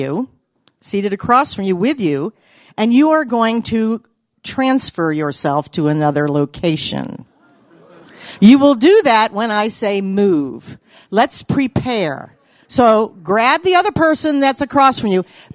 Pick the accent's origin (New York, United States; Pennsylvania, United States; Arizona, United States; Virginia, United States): Virginia, United States; born there; Now, I was born in Virginia, and I grew up in a military family, and Army to be specific. We moved around a lot